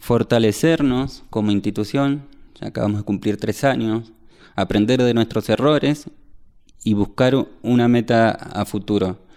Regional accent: Argentina; moved away; yo soy argentino, me he movido por estudio, pero mi familia también se ha migrado por necesidad económica.

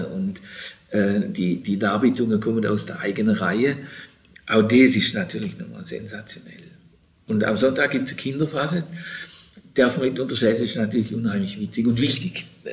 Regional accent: Mühlheim, Baden-Württemberg, Germany; oder ich bin ja im Mühlheim-Städtli aufgewachsen, meine Eltern wohnen da noch

